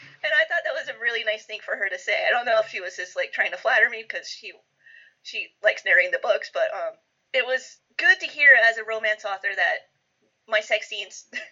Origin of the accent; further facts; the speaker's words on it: United States; I'm American. We're very Puritan, I guess.